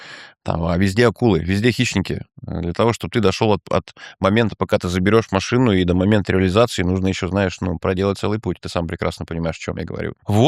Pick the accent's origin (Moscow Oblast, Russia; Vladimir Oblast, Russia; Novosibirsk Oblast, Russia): Novosibirsk Oblast, Russia; Novosibirsk; Скажу, что я из Новосибирска. Я с Левобережного района, города Новосиба. Кировский район, район Чумской. Такой темный, мутный район. Я родился в 90-м году.